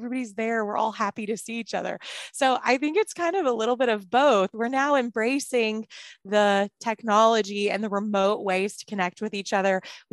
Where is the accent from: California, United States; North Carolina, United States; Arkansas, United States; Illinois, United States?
Arkansas, United States; Batesville; Dr. Jim Davis in my hometown of Batesville, Arkansas, was kind of my mentor OD